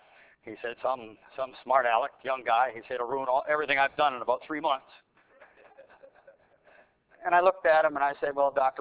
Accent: Canada; now in United States; I am a Canadian. I was born in Canada. I was educated in Canada.

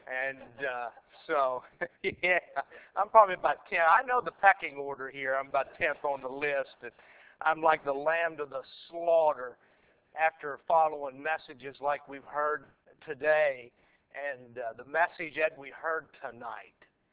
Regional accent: Keyser, West Virginia, United States; I was born and reared in Keyser, West Virginia.

